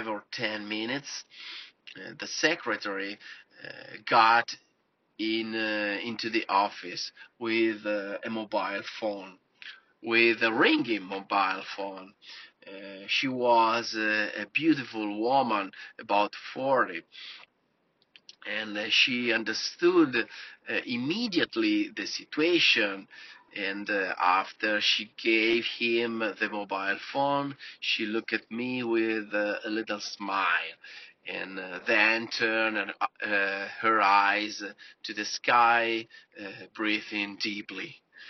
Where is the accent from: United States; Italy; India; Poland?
Italy; English is a second language; from Italy.